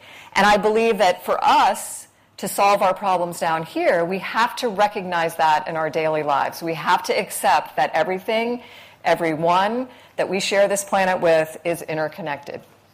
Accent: Florida, United States; I grew up in Florida, I told you.

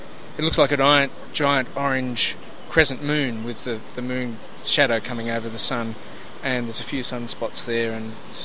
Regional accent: Castlemaine, Victoria, Australia; I'm from Castlemaine, near Melbourne.

